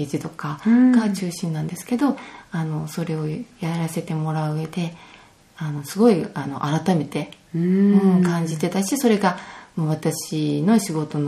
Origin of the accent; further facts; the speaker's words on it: Yokohama, Kanagawa, Japan; now in Tsurui, Japan; 横浜生まれ育ちで、